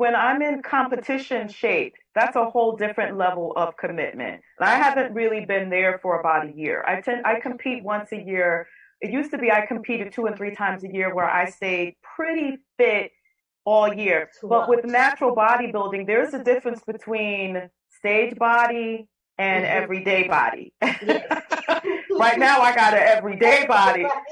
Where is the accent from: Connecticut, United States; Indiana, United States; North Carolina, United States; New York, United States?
Connecticut, United States; New Haven; Well, I grew up in New Haven from the time I was about 2 years old. I grew up in an area called The Hill, which is in the vicinity of the New Haven train station.